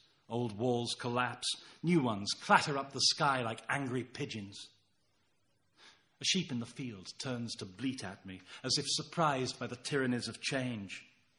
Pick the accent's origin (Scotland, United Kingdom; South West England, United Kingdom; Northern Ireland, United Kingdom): South West England, United Kingdom; Stroud; I wrote a memoir about growing up in the Stroud Valley